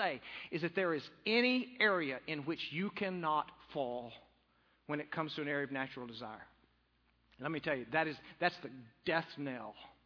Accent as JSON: {"language": "English", "region": "Texas", "country": "United States", "tie": "born or raised there", "said": "I grew up in West Texas. I grew up around coyotes."}